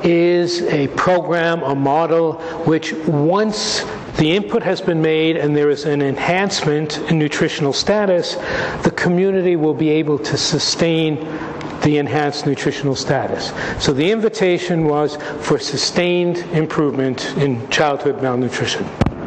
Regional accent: United States; In the States, where I come from, in case you didn't tell from my accent

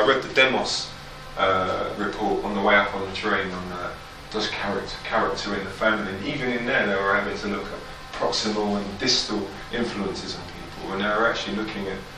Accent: London, United Kingdom; I'm standing here, I'm from London

